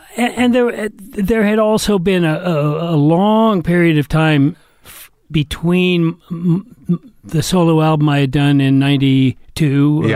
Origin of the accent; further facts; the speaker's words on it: Atherton, California, United States; I was brought up in Northern California.